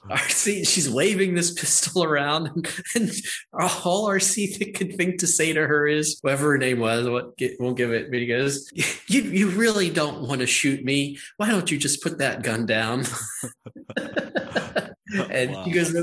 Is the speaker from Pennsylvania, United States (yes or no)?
yes; Pennsylvania, United States; accent: Western Pennsylvania; So I grew up in Western Pennsylvania. Wow. I speak with the Western Pennsylvania accent. You know, I've got the dialect.